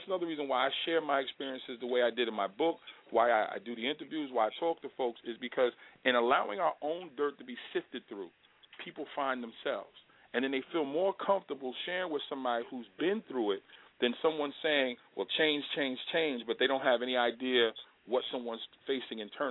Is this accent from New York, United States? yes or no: yes; New York, United States; You know, I'm down here from New York.